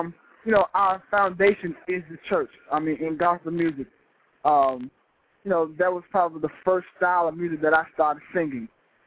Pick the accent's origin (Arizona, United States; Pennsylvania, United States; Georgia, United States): Georgia, United States; Atlanta; We're all from Atlanta, Georgia.